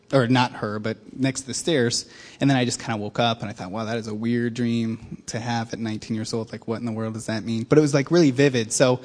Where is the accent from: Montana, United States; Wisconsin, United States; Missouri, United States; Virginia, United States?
Missouri, United States; Springfield; I grew up in Springfield, and I attended a little church called King's Chapel. I know it's way off Cherry Street, but I went to Evangel University and Hillcrest High School.